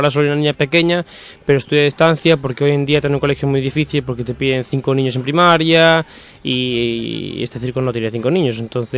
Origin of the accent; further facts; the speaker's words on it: Sarria, Galicia, Spain; Sí, soy de Lugo, de Sarria, específicamente.